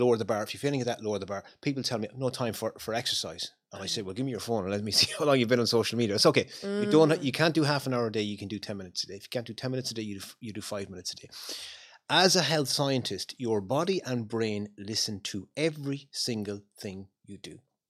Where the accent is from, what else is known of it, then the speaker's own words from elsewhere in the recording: Connacht, Ireland; I set up in Mayo, where I'm from. I done a talk in my hometown years ago, and I advertised in the local newspaper.